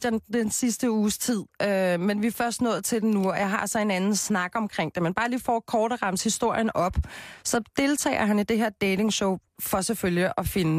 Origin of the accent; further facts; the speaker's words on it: Copenhagen, Capital Region of Denmark, Denmark; Jeg er jo fra Christianshavn.